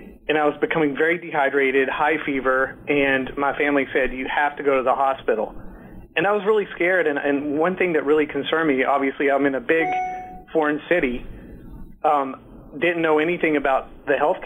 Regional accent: Kentucky, United States; also born or lived in Washington, D.C.; I'm originally from Kentucky and ended up, I went to school in Washington, D.C.

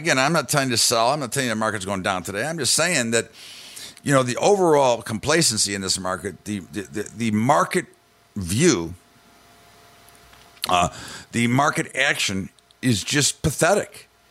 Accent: Evanston, Illinois, United States; I'm from Chicago, and, of course, I'm a fan of Northwestern. Didn't go there, but, their local school. Actually, in the town I grew up in, Evanston, Illinois.

